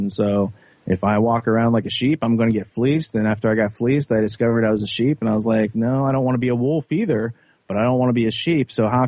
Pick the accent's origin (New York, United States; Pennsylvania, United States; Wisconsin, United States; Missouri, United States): Pennsylvania, United States; I grew up in Western Pennsylvania, pretty naive.